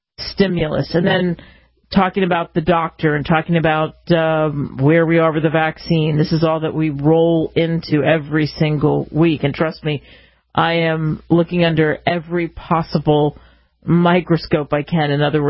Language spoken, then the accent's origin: English; New Jersey, United States; Sadly, in New Jersey, really my home state, it's gotten worse.